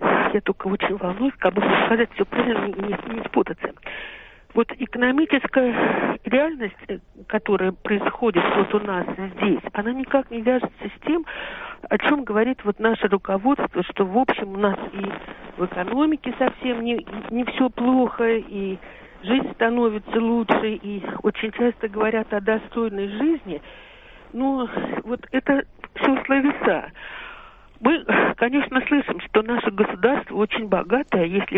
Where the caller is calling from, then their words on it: Balashikha, Moscow Oblast, Russia; Вот я простая россиянка. Я из Балашихи. Угу. Это Московская область.